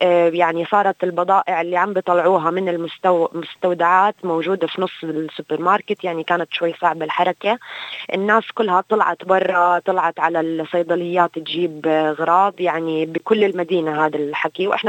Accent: Jordan; أنا مواطنة أردنية برضو،

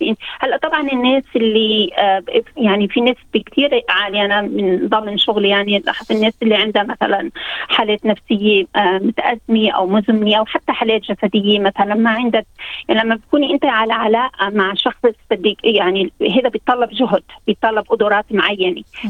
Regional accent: Lebanon; moved away; يعني أنا ربيت بلبنان وكبرت

